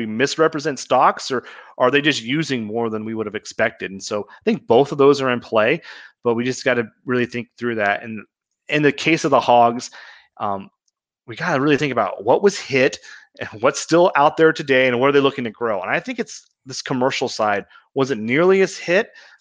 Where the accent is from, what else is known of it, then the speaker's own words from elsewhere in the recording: Kansas, United States; I grew up in Kansas on a cow-calf farm